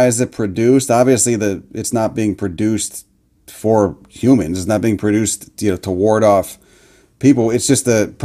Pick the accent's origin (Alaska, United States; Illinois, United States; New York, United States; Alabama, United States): Illinois, United States; Chicago; say that because I'm from Chicago